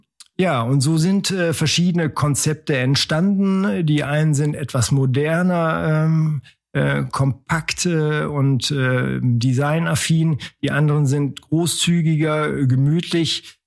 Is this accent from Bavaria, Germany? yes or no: no; North Rhine-Westphalia, Germany; wir kommen aus Düsseldorf und Köln, haben innerstädtisch gewohnt.